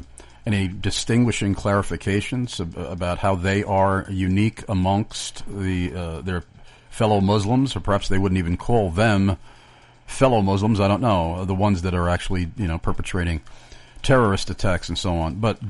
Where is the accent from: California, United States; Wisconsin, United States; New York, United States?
New York, United States; Amityville; because we were driving around in my hometown of Amityville, and you just happened to spy out of the corner of your eye a sign in Amityville for an Ahmadi mosque.